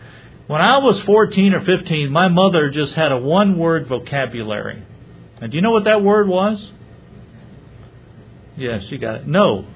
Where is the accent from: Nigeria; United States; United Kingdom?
United Kingdom; Scotland; And so I used to think, as a Scotsman, I had a lot of fortitude.